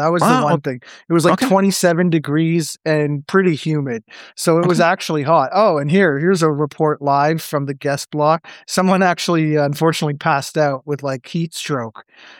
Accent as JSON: {"language": "English", "country": "Canada", "said": "as a Canadian"}